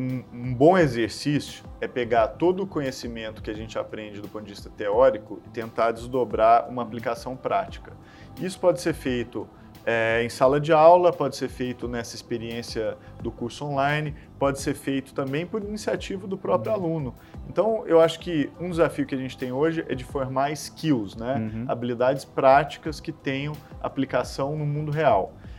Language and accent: Portuguese; Brazil; E num belo dia a gente estava gravando em Pequim e a gente, como brasileiro, gosta de improvisar, né?